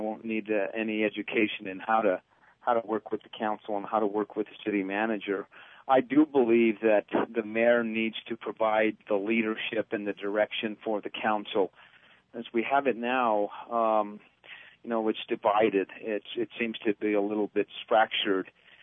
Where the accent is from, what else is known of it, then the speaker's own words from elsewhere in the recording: Santa Fe, New Mexico, United States; Well, I was born and raised here in Santa Fe.